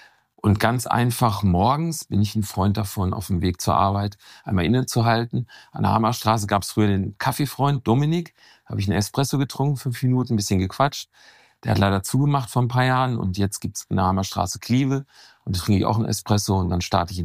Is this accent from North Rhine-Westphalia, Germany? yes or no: yes; Detmold, North Rhine-Westphalia, Germany; Ich komme ja aus Ostwestfalen, aus Detmold.